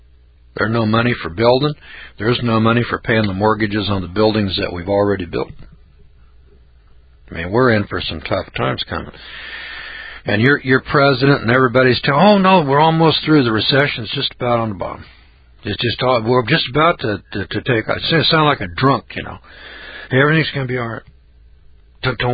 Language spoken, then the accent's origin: English; Eureka, California, United States